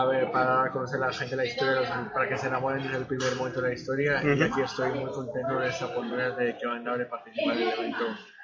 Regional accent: Salamanca, Castile and León, Spain; que estaré agradecido por la oportunidad que me han dado en el Tribunal de Cultura de Salamanca, en Salamanca, puede estar mañana en mi tierra firmando.

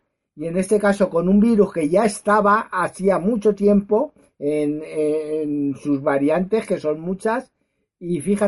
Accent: Aranjuez, Community of Madrid, Spain; Yo soy de Aranjuez. Muchos de mis poemas van dedicados al río Tajo

